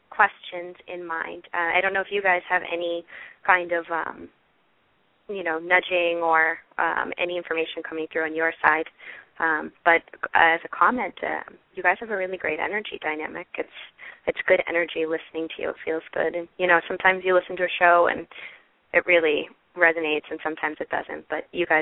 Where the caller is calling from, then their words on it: Massachusetts, United States; I'm from Massachusetts.